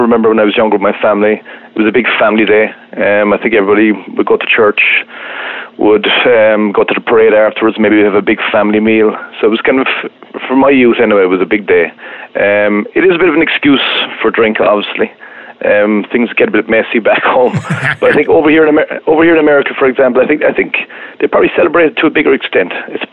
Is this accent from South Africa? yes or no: no; Munster, Ireland; moved away as an adult; now in Houston, United States; Yes, I'm from County Cork in Ireland. I moved over here about 4 years ago.